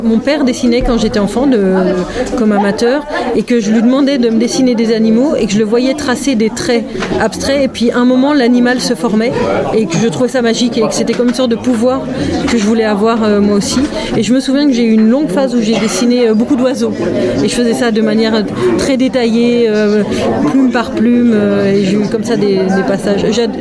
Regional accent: Die, Auvergne-Rhône-Alpes, France; Alors, je viens de la Drôme, dans une petite ville qui s'appelle Die. qui est un peu dans le même genre d'environnement très sauvage comme ici, mais plutôt façon Vercors et vignes et clairettes.

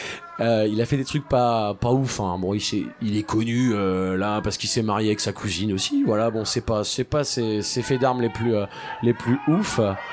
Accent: Dunkirk, Hauts-de-France, France; born there; Je suis né à Dunkerque, au milieu des usines.

